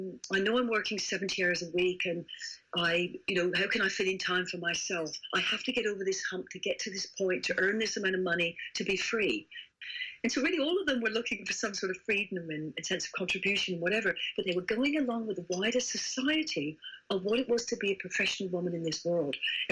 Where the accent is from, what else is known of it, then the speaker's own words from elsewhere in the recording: England, United Kingdom; accent: English; My English accent's coming across errors